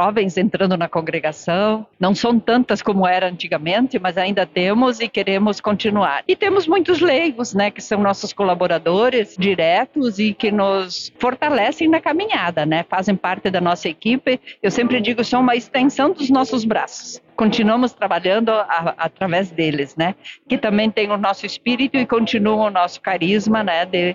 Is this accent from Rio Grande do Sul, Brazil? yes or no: yes; Sertão, Rio Grande do Sul, Brazil; eu sou natural de Sertão, ali perto de Passo Fundo.